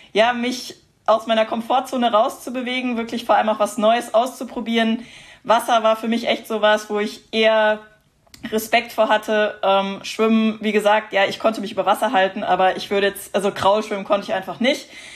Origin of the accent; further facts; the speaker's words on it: Heidelberg, Baden-Württemberg, Germany; Ich komme aus Heidelberg, also quasi Heimrennen